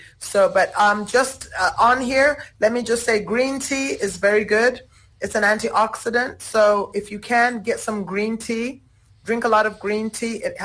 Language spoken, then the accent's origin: English; Canada; now in South Africa; I grew up in Canada.